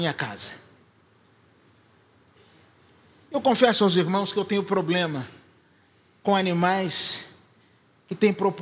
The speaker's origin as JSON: {"language": "Portuguese", "region": "Rio de Janeiro", "country": "Brazil", "said": "Aí, eu, suburbano que sou, da Penha, esculachei."}